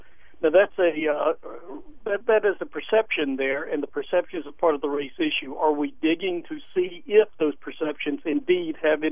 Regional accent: Raleigh, North Carolina, United States; I grew up in this area here. I grew up in Raleigh.

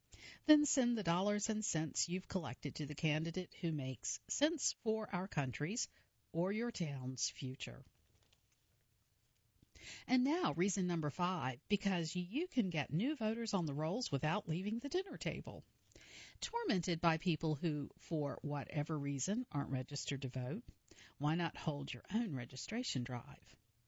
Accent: Oakland, California, United States; I want a candidate who understands how to address the housing crisis in my hometown, Oakland.

